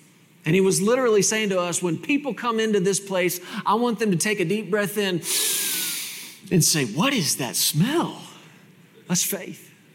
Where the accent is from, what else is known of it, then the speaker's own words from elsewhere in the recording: Texas, United States; moved away as an adult; now in Colorado, United States; I was born and raised in Texas, spent the first almost 40 years of my life in Texas. And just about 5 years ago or so, the Lord moved our family and our ministry to Colorado.